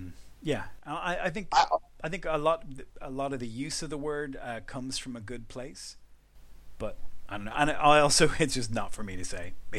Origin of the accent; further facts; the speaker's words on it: Ireland; Yeah, I mean, as an Irish person, I was bewildered when I first went to America